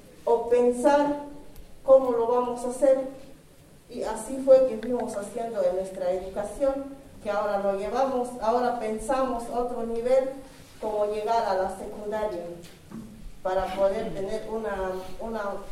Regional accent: La Garrucha, Chiapas, Mexico; vengo del Caracol 3, La Garrucha.

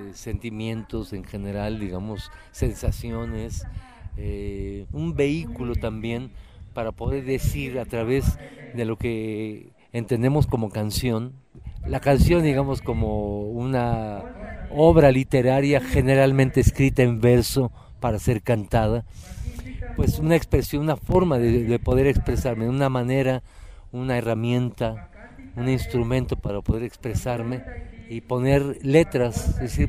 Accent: Mexico City, Mexico; y vengo de la Ciudad de México.

